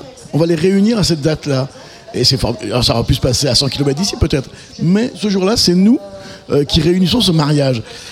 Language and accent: French; France; On est vraiment des Français, on râle tout le temps